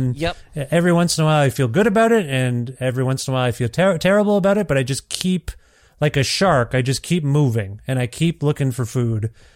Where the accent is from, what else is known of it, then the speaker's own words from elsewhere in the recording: Canada; it was weird growing up as an Indian kid in Canada they felt like, what the hell? We moved to Canada.